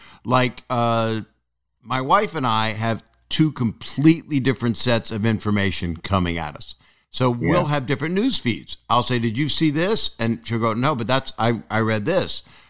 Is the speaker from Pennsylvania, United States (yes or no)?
yes; Philadelphia, Pennsylvania, United States; It might have been Jake, but because he's from Philadelphia. I'm from Philadelphia.